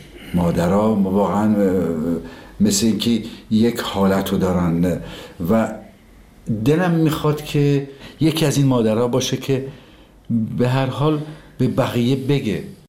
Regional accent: Tabriz, East Azerbaijan, Iran; دیدیم ما که بچه تبریز هستیم، کوفته تبریزی

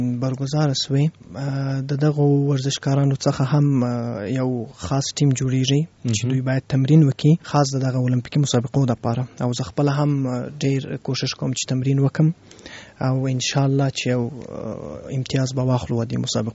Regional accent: Afghanistan; نو زه افغان یم، خپل په افغانیت باندې افتخار کوم.

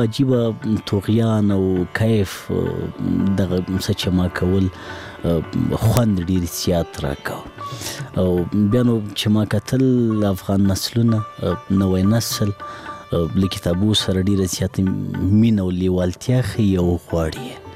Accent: Laghman, Afghanistan; زه په لغمان کې پیدا شوم، په لغمان کې رالوی شوم، خوانسی می په لغمان کې لوستې، هغه کتابو او تعلیم او کتابچی او قلم سره زه په لغمان کې آشنا شوم.

